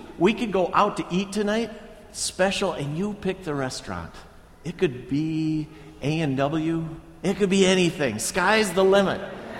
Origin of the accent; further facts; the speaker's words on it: Austin, Minnesota, United States; when I grew up in southern Minnesota, I grew up in Austin, and there were seven of us kids in the family.